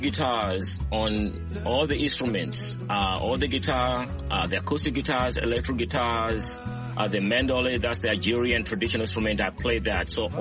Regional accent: Benoni, Gauteng, South Africa; now in Washington, D.C., United States; And my home is a place called Benoni, outside of Johannesburg in South Africa. Now I live here in Washington, D.C.

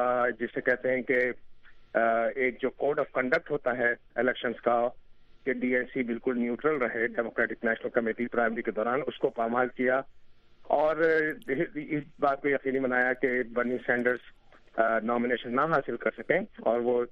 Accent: New York, United States; اس convention کے لیے میں فلاڈیلفیا آیا ہوا ہوں, ورنہ تو میں نیو یارک سے ہوں.

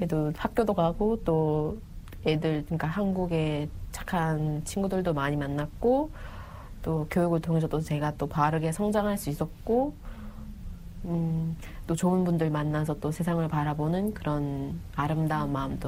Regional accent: North Korea; now in South Korea; 나 북한에서 왔으면 선생님이 북한에서 왔으면 전 우주에서 왔어요.

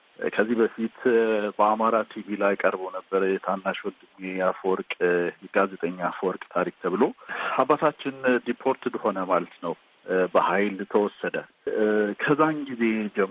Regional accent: Gondar, Amhara, Ethiopia; እኔ ጎንደር ልጅ ነኝ። ጎንደር ነው ተወልጄ ያደግኩት። ከቄስ ትምህርት ቤት እስከ ሀይ ስኩል ድረስ ጎንደር ነው የተማርኩት ያደግኩት።

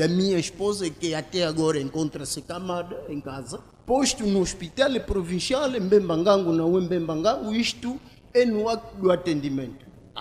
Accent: Angola; nós, como angolanos, vivemos normalmente

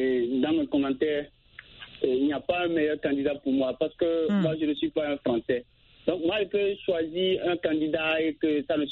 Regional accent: Benin; Je suis de Bénin

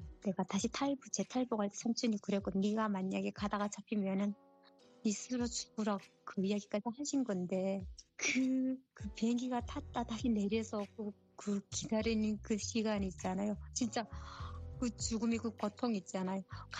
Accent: North Korea; accent: North Korean dialect; now in South Korea; 저 면접하는 과정에 제가 북한 사투리가 나왔나 봐요. 중국 사람인가 그러더라고요. 그래서 저보고 교포는 안 쓴다 하더라고요. 교포도 교포가 아니고 세토민입니다.

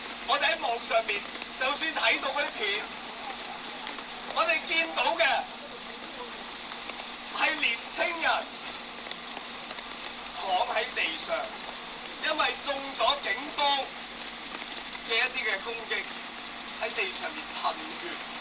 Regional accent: Hong Kong; 我哋香港人嘅感受只能引用呢四个字：痛心疾首。

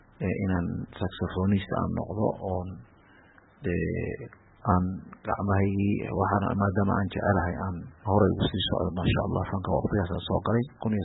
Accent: Qoryooley, Lower Shabelle, Somalia; born there; maasha allah walaal mahadsanid anuu horta waxaan ku dhashay degmada Qoryooley ee gobolka Shabeellaha Hoose

